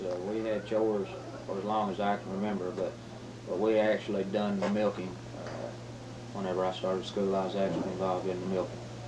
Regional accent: Sedalia, Kentucky, United States; South Grays County in the Sedalia community. I've been there all my life, 30 years. I was born in August of 1953.

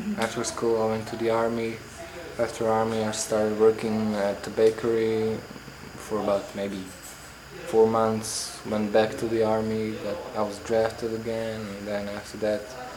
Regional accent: Rijeka, Primorje-Gorski Kotar County, Croatia; My hometown, it's placed on very, very top of the Adriatic Sea and eastern coast that belongs to Croatia. It's a big port.

